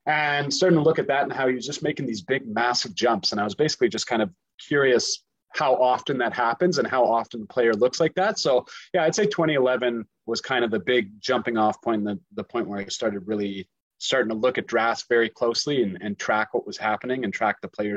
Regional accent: Calgary, Alberta, Canada; I'm from Calgary, so I grew up a Flames fan.

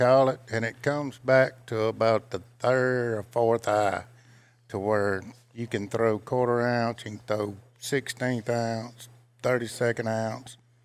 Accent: Louisiana, United States; I'm from Louisiana, so everybody says, "Are you LSU fun?"

